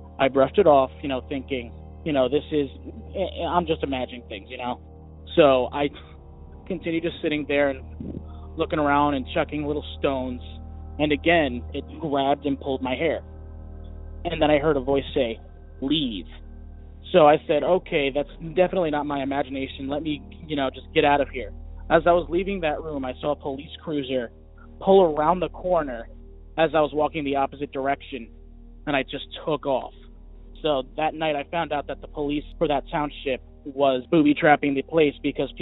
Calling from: Allentown, Pennsylvania, United States; I am from Allentown.

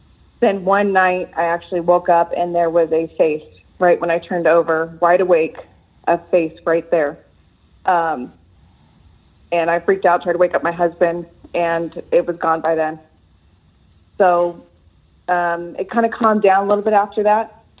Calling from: California, United States; From California.

